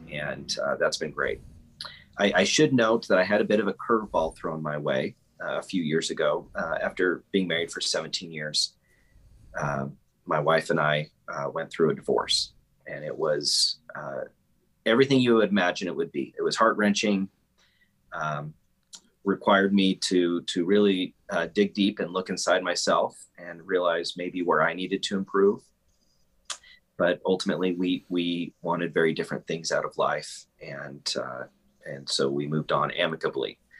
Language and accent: English; Boise, Idaho, United States; also born or lived in Belgium / France; But yeah, I'm originally from Boise, Idaho. And went to school in Boise, went to college at Brigham Young University